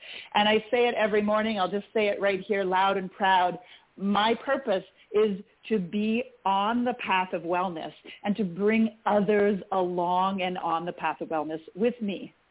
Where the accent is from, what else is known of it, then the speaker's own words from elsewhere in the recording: Canada; moved away; also born or lived in Midwest, United States; Then I grew up in Canada and then moved to the Midwest in the U.S.